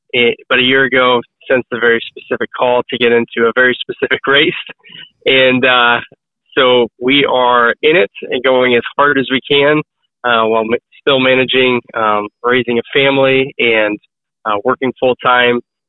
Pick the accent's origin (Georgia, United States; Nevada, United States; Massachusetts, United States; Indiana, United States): Indiana, United States; I was born and raised in Northeast Indiana, in Wells County specifically.